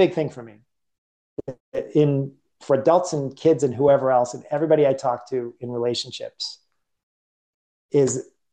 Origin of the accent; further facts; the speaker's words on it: Medford, Massachusetts, United States; I grew up in Medford. I didn't really vibe with the kids.